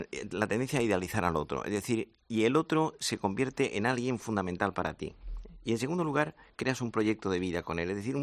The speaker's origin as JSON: {"language": "Spanish", "region": "Andalusia", "country": "Spain", "moved": "yes", "lives_now": "Madrid, Spain", "said": "yo soy andaluz, pero llevo media vida en Madrid."}